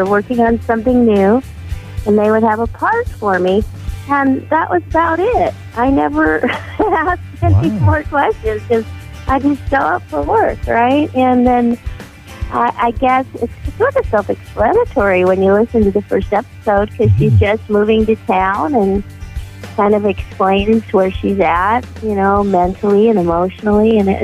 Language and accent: English; California, United States; Our attitudes, the way we think and act is pretty similar. We're both from California.